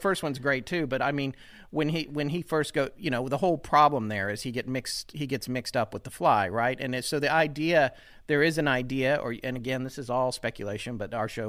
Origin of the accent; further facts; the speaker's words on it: North Carolina, United States; And I'm from North Carolina.